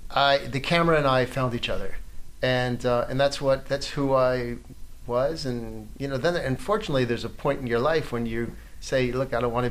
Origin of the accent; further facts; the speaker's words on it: Baltimore, Maryland, United States; So I'm originally from Baltimore. So I knew him from Baltimore.